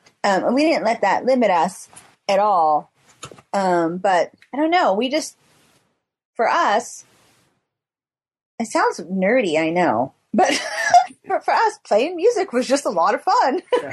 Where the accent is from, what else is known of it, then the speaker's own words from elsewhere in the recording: Tuolumne, California, United States; We came from Tuolumne. Any of it was cool compared to where we came from.